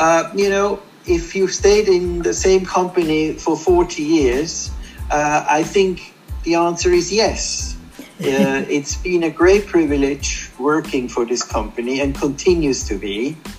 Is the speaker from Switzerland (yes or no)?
yes; Switzerland; English is a second language; moved away as an adult; I wanted the adventure of the Far East. I grew up in Switzerland. I had worked in Europe, done some internships in the United States, and also wanted to see what Asia has to offer.